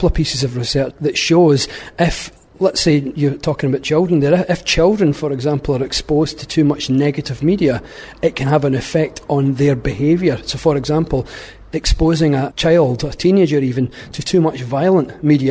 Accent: Scotland, United Kingdom; I think a lot of people, especially where I was brought up in Scotland, a lot of people feel small and insignificant.

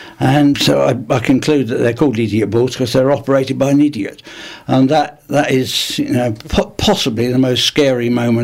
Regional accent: London, United Kingdom; moved away as an adult; now in Bristol, United Kingdom; I grew up in London, but I came to Bristol in pursuit of a girl. And she lasted 6 months, but Bristol's lasted 50 years

